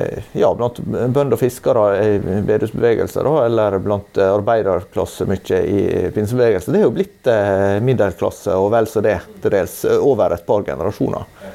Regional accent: Møre og Romsdal, Norway; now in Trondheim, Norway; selv om jeg som sunnmøring synes at selve topografien er jo litt mer sånn avdempet og mindre dramatisk da, enn det jeg vant med i mine omgivelser

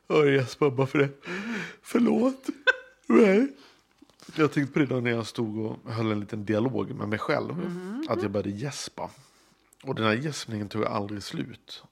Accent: Norrland, Sweden; accent: Norrland Swedish; Nej, men jag säger att jag pratar redan norrländska.

